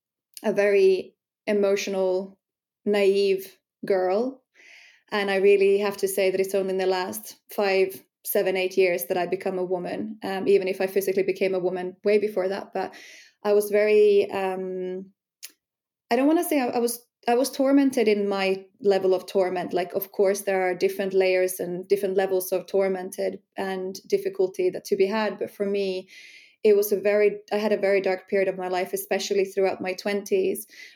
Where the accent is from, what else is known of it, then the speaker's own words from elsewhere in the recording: Finland; moved away as an adult; also born or lived in New Zealand; I was brought up in Finland, but I left Finland when I was 19 and I went to New Zealand